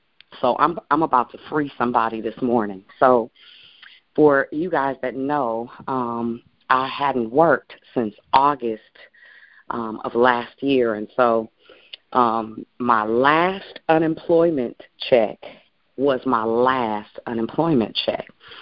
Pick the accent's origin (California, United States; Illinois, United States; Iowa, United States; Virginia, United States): Virginia, United States; Richmond; and y'all know I'm from Richmond hard down, and I know how to make stuff happen.